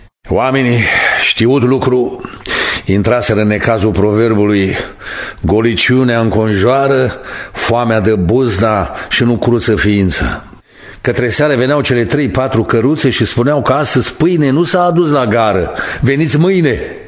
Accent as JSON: {"language": "Romanian", "town": "Unțești", "region": "Ungheni District", "country": "Moldova", "tie": "born or raised there", "said": "un copil al foametei, ca și cei care au mărturisit până acum, aveam 18 ani și eram învățător în satul meu natal, Unțești, raionul Ungheni."}